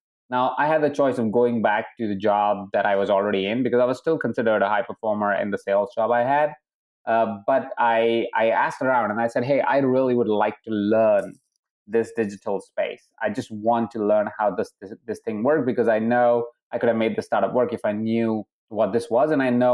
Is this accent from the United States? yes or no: no; Jaipur, Rajasthan, India; I was born in Jaipur in a house of 23 people.